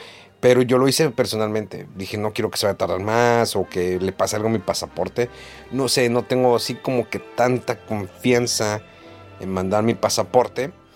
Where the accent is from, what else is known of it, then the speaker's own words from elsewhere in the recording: Mexico; Y eso, como mexicano, digamos, para los japoneses era normal sufrir ese calor.